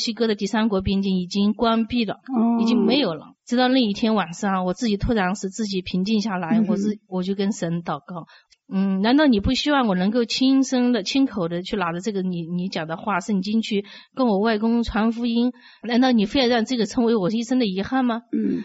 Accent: Anhui, China; moved away as an adult; now in United States; 我是安徽人。

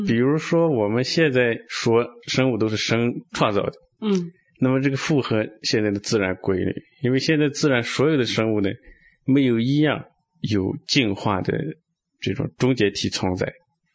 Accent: Shaanxi, China; born there; 因为我是出生在陕西。

